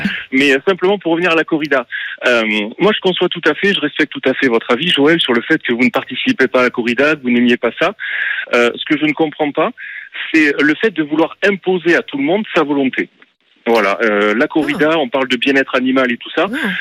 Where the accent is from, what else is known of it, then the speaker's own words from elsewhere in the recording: South, France; moi, je suis du Sud, je suis chasseur